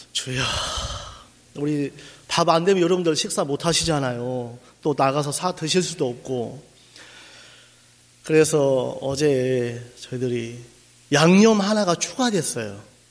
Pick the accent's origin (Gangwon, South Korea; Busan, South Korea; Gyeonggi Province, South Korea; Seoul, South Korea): Gangwon, South Korea; Taebaek; 저는 이제 여러분 태백에서 왔어요.